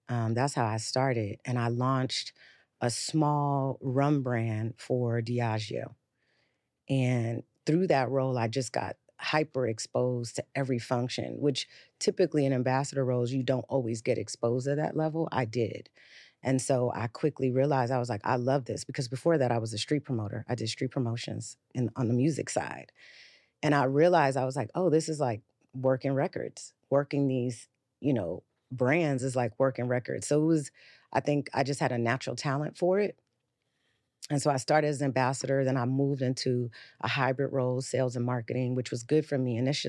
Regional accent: San Francisco, California, United States; also born or lived in New York; I was born in New York. Okay. I was raised in the Bay Area. There we go. I really like to say I grew up in San Francisco. I got my muscle from Oakland.

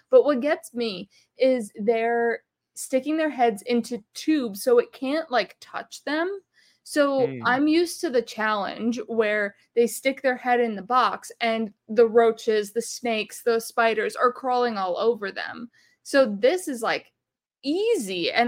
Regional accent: East Coast, United States; I'm from the East Coast.

